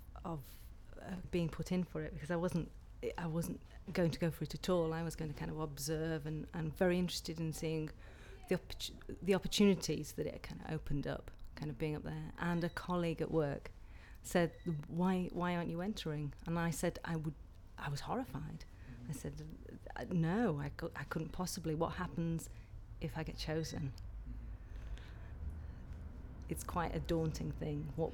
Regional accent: South West England, United Kingdom; My age is 36. And I'm from Devon.

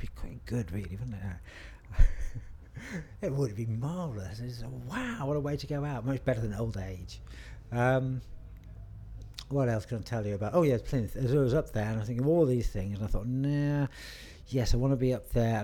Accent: Reading, South East England, United Kingdom; I'm from Reading and I'm 57 years old.

